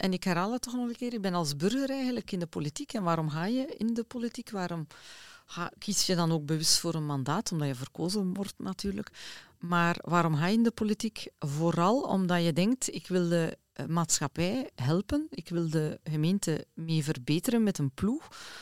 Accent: Haaltert, Flanders, Belgium; Ik was ook graag op Vadru, zeggen ze bij ons in Haaltert.

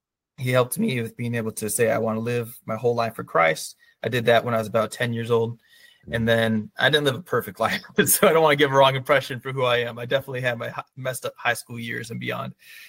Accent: Illinois, United States; So I grew up around Chicagoland area.

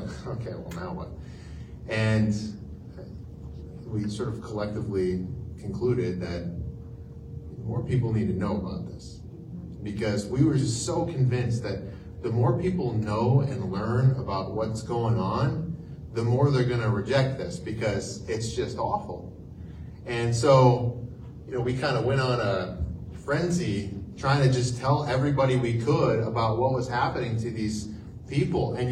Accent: Dell Rapids, South Dakota, United States; I'm from Del Rapids. I'm the Speaker of the House.

